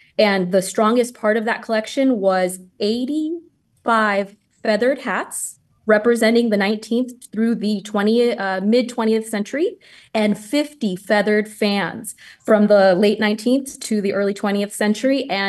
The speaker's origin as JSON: {"language": "English", "town": "Santa Barbara", "region": "California", "country": "United States", "tie": "born or raised there", "said": "I love my hometown. I love everything that Santa Barbara represents, everything that Santa Barbara offers."}